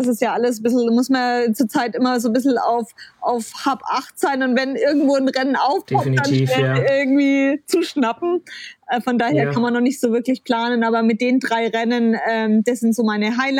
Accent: Bayreuth, Bavaria, Germany; Ich komme ursprünglich aus Bayreuth

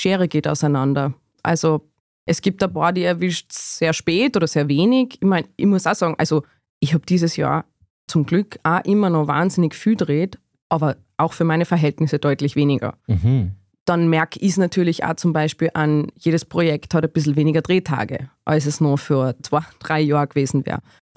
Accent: Salzburg, Austria; ich komme aus Salzburg, wir leben von Sound of Music

